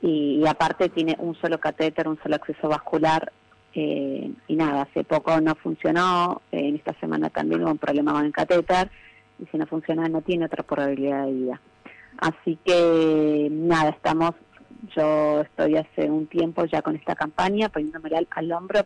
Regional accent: Buenos Aires, Argentina; Nosotros somos de Buenos Aires.

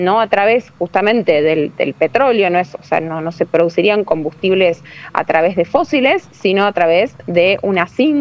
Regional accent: Argentina; no solamente nosotros como argentinos

